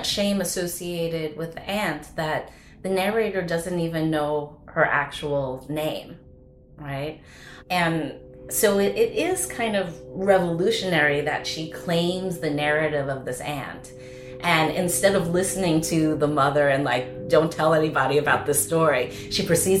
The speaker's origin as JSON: {"language": "English", "town": "Taishan", "region": "Guangdong", "country": "China", "said": "So this is the southern part of China in Guangzhou, in the Guangdong province. I'm from Toisan, and I'm pretty sure she's also from Toisan."}